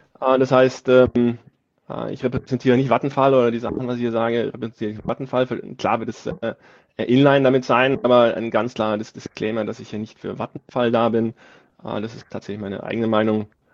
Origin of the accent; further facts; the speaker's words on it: Sweden; German is a second language; also ich komme aus Schweden